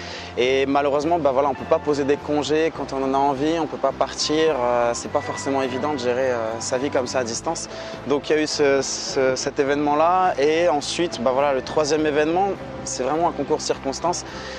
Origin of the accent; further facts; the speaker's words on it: Morocco; moved away as an adult; je suis né, j'ai grandi au Maroc, j'ai passé 19 ans au Maroc, donc je connais parfaitement bien le sujet.